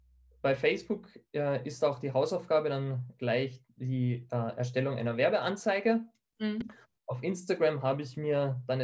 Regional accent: Austria; ich komme aus Österreich und ich bin seit nun mittlerweile gut 2 Jahren bei euch als Dozent mit dabei.

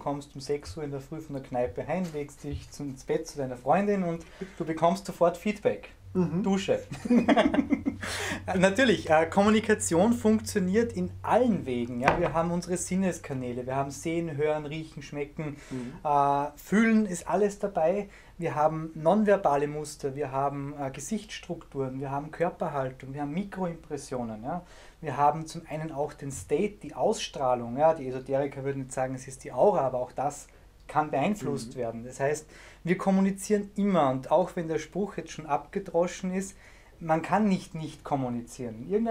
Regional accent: Salzburg, Austria; accent: Salzburg dialect; ich komme aus Salzburg, man hört es ein bisschen am Dialekt.

